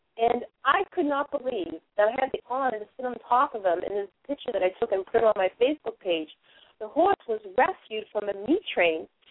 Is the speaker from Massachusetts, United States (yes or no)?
yes; Boston, Massachusetts, United States; People sometimes think it's New York, but I'm from Boston. You know, I've lived in the Indian cities my whole life, you know, in and around Boston.